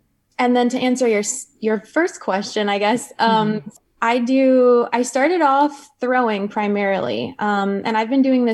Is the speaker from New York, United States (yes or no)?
no; Michiana Shores, Indiana, United States; Yeah, I grew up in Michiana Shores, Indiana. So it's right along the shore of Lake Michigan, in a cabin in the woods.